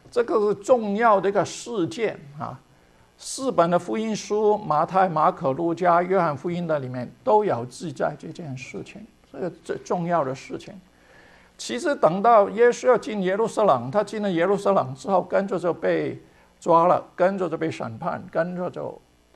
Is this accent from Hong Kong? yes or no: yes; Hong Kong; 我小的时候在这个香港长大，香港那个时候还没有捷运，没有这个地下这个车，都是坐公车的